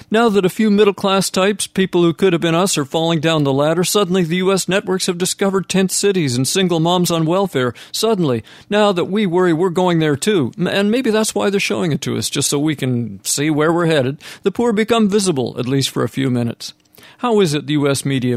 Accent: Vancouver, British Columbia, Canada; 2 weeks ago, I visited one of the best centers serving the poor in my hometown of Vancouver, Canada.

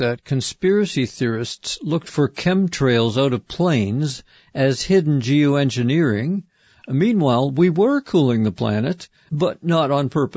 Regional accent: Netherlands; from the Netherlands.

